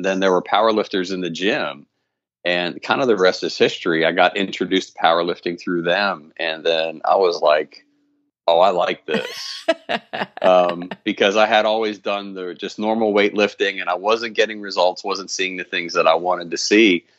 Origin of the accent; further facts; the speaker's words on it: Pennsylvania, United States; also born or lived in Washington, D.C. area; now in Huntsville, United States; I'm in Huntsville now. I'm originally from the Northeast. I was born outside DC, grew up in PA.